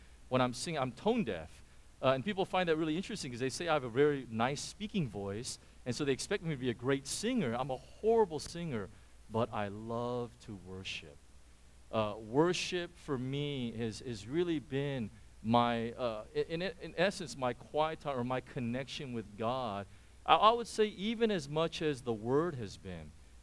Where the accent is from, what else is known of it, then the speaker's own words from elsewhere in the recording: Irvine, California, United States; I grew up in Irvine, so I know what the Southern California kind of thing is like.